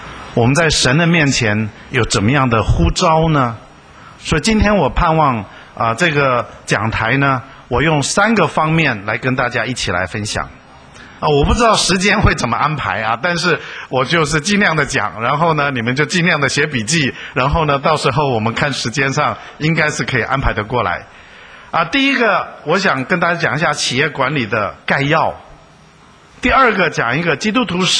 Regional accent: China; 我们都是生在中国长在中国的人

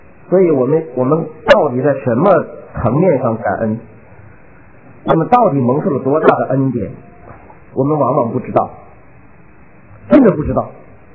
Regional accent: China; 我们中国人

